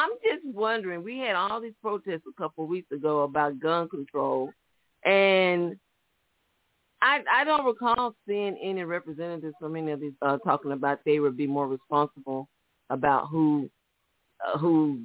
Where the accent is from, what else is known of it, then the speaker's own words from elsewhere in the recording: the South, United States; accent: southern; My southern accent not letting me say it right.